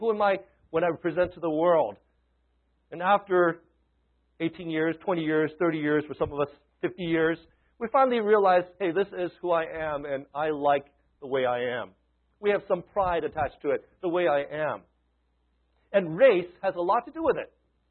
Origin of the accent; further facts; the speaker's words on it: Hong Kong; When I was growing up in Hong Kong, we had all these dogs running around.